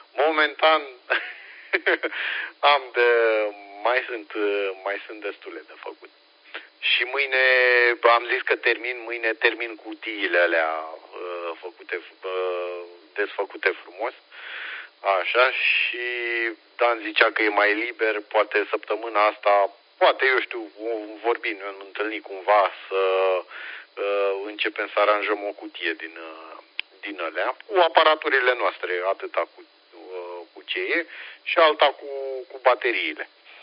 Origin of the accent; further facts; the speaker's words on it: Romania; acum ne simțim bine că suntem români